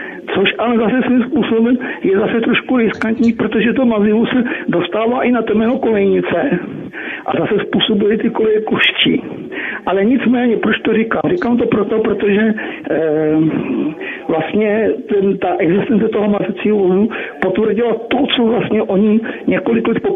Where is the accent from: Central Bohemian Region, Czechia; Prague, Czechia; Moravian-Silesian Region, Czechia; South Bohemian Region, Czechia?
Prague, Czechia; Já jsem z Prahy.